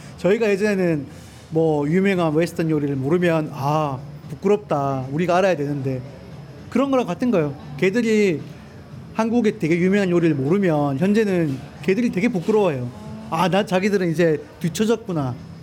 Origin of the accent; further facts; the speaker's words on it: South Korea; 저는 한국 사람이기 때문에 네, 거기서 많이 보람이 있죠.